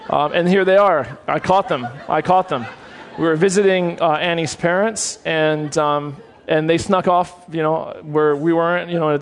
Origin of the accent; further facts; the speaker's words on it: Key West, Florida, United States; That's where I'm from originally. I was born in Key West, Florida in 1973, so that makes me 41 years old